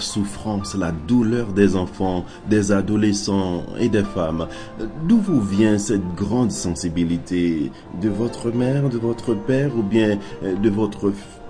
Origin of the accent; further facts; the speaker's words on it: Haiti; en tant qu'haïtien vivant à l'étranger.